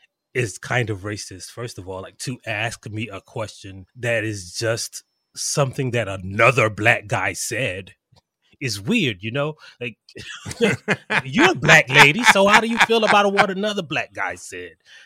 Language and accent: English; South Carolina, United States; I am actually from South Carolina.